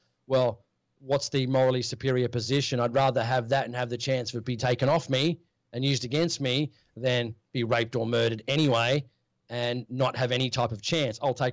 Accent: New South Wales, Australia; You know, my family voted Labor. I'm from Western Sydney. That's Labor heartland.

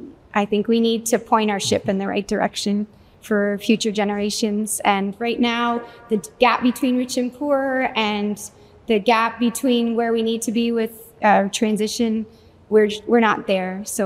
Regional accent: Ireland; I'm Irish.

